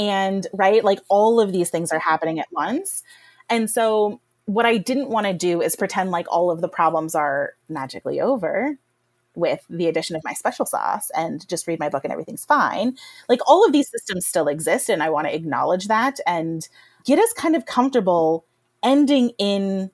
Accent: Rust Belt, United States; I am 38 years old. You do the math, right? Like, I grew up in poverty in the Rust Belt.

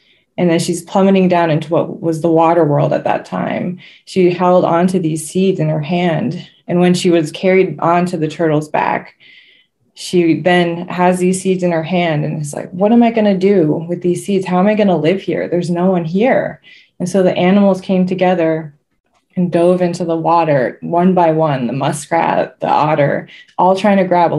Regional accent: New York, United States; I'm from the Seneca Nation.

